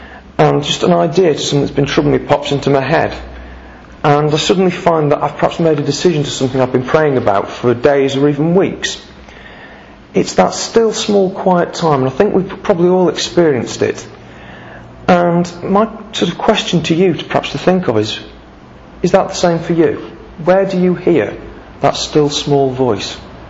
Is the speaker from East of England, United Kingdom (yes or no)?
no; Crewe, North West England, United Kingdom; my hometown of Crewe